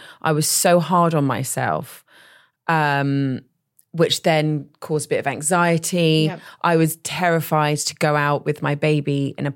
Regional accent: United Kingdom; we're very British.

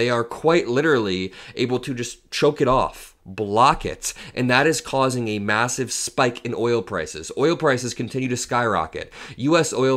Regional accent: Indiana, United States; I don't know, in my hometown in Indiana, there were a lot of gas stations.

